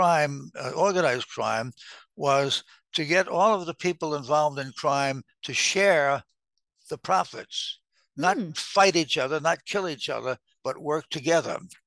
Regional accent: Brooklyn, New York, United States; born there; I was born in the Park Slope area in 1930.

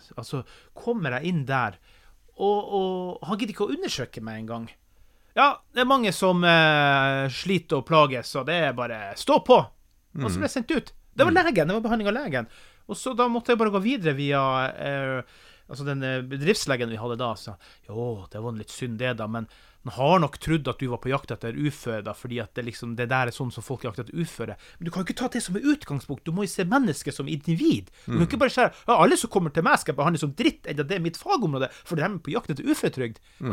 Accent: Finnmark, Norway; så jeg får lov å si det som finnmarking

